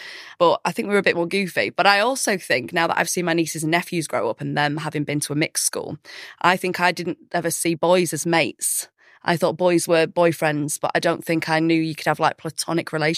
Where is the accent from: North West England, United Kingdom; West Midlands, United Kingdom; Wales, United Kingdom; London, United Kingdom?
North West England, United Kingdom; Ashton-under-Lyne; Manchester. So Ashton-under-Lyne is where I was born, in sort of like East Manchester.